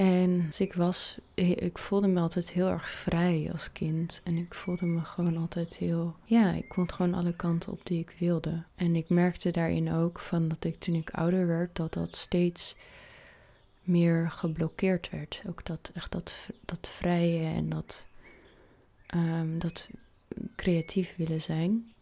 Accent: Amsterdam, North Holland, Netherlands; ik kom dus uit Amsterdam. En uit wel een familie, gezin die heel hoog opgeleid is.

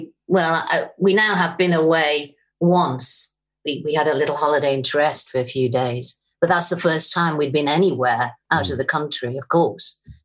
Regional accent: United Kingdom; I'm a British person

